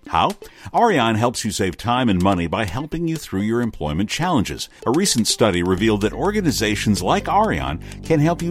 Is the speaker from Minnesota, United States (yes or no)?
no; Detroit, Michigan, United States; as a kid growing up in Detroit and having a father that worked for Ford